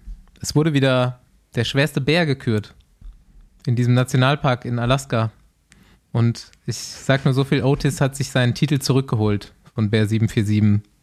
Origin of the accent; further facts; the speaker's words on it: Bavaria, Germany; ich habe halt auch meine Kindheit so in Bayern verbracht